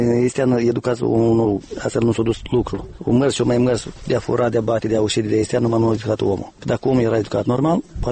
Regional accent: Moldova; Noi suntem moldoveni și apucăm tot

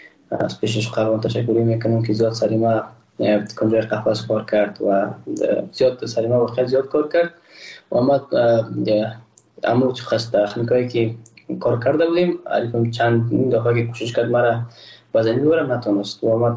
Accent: Afghanistan; ما یک افغان هستم

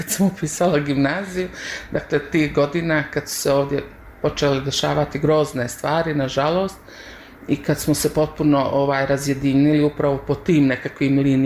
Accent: Montenegro; mogla bih se definisati kao nacionalna Crnogorka, ali nisam neko ko je pobožan. Međutim, ljudi uglavnom … doživljavaju kao muslimansko

